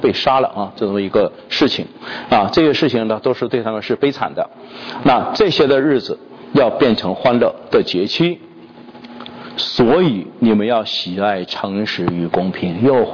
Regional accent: China; 我是中国人

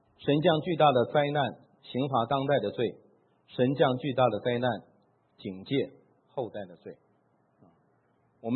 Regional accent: China; 我们中国人啊，祖祖辈辈没有这个福音

